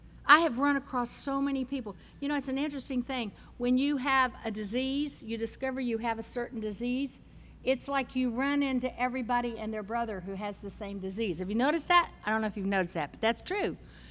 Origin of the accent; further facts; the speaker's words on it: Louisiana, United States; When I was a little girl living in Louisiana, I was born in Louisiana